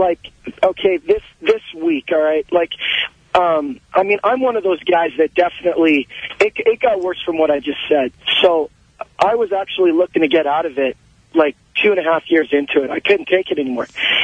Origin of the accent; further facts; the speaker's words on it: Canada; I'm from Canada. I lived in Canada